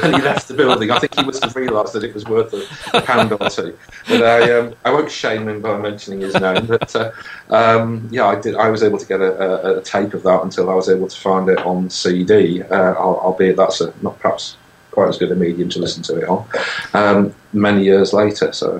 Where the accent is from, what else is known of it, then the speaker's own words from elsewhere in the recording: North East England, United Kingdom; I'm from the Northeast originally, although my accent is pretty well gone, I guess, now.